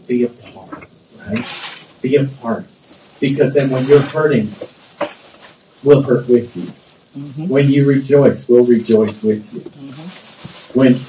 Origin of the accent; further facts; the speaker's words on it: Florida, United States; I grew up in South Florida, as you know.